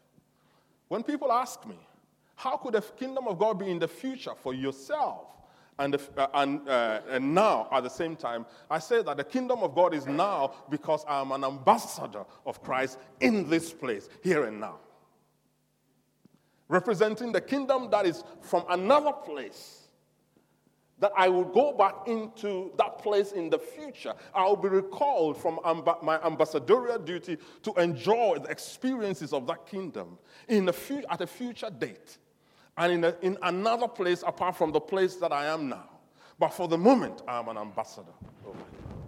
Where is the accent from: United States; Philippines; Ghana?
Ghana; And I come from Ghana, a country called Ghana, originally.